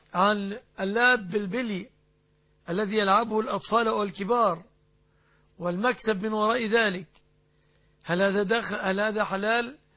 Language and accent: Arabic; Egypt; بلادنا مصر